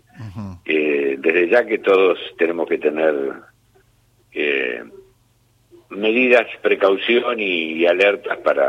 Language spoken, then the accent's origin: Spanish; Argentina; como ciudadano, como argentino